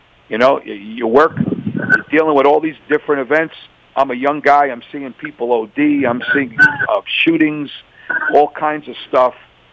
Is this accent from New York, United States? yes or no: yes; Staten Island, New York, United States; I grew up in Staten Island in a predominantly white community, like 90% white community. You know, I'm Italian and Irish by heritage, and I grew up with all people like me.